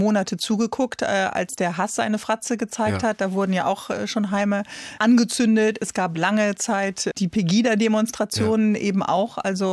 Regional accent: Hesse, Germany; Bei uns in Hessen leben viele Menschen aus zahlreichen Ländern zusammen

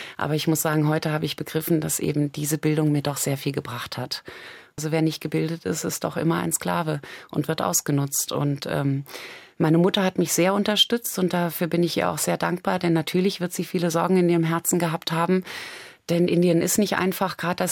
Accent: Germany; moved away as an adult; jetzt bin ich 20 Jahre in Asien, das ist schon die Hälfte meines Lebens. Also genauso lang bin ich vorher in Deutschland aufgewachsen.

